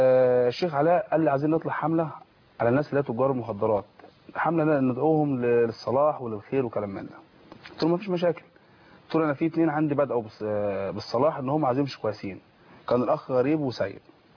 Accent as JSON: {"language": "Arabic", "town": "Suez", "region": "Suez Governorate", "country": "Egypt", "said": "في مدرسه عندنا في السويس اتسرقت يوم 25 يناير."}